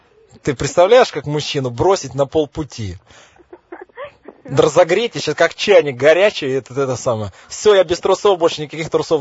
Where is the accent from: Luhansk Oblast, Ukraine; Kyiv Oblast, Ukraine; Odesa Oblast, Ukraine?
Odesa Oblast, Ukraine; Odesa; Я из Одессы.